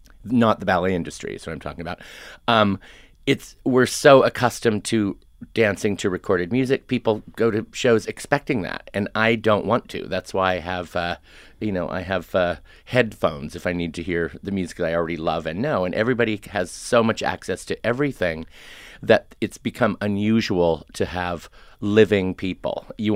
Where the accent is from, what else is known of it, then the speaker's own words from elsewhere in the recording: United States; I'm an American, I'm old, I'm a choreographer